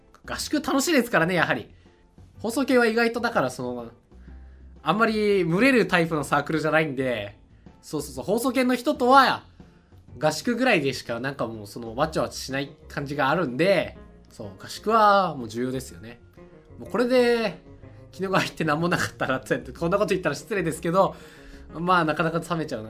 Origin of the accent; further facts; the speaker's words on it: Ibaraki, Japan; 僕、茨城県民なんですけど